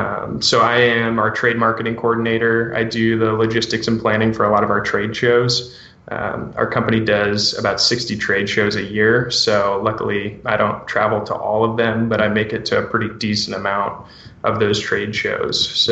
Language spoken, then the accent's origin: English; East Coast, United States; now in Oregon, United States; So I grew up on the East Coast. Been hunting whitetail and turkey my whole life.